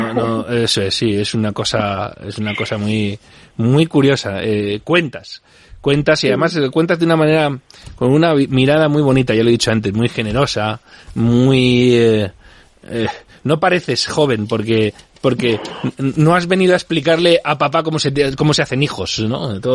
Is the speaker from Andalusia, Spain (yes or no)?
no; Alcobendas, Community of Madrid, Spain; yo me crié en Alcobendas